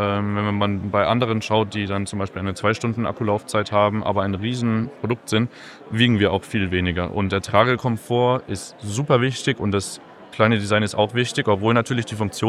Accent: Baden-Württemberg, Germany; Wir kommen eigentlich aus dem Raum Stuttgart

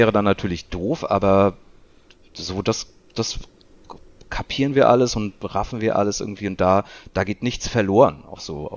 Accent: Germany; wir als Deutsche

